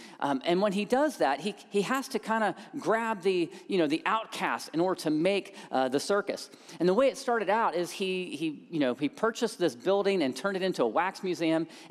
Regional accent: Columbus, Ohio, United States; I grew up in a very big family. I'm the youngest of six. My wife is an only child. I grew up in Columbus.

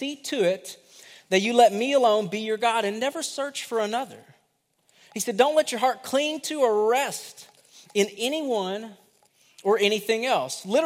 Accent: Kentucky, United States; I'm from Kentucky.

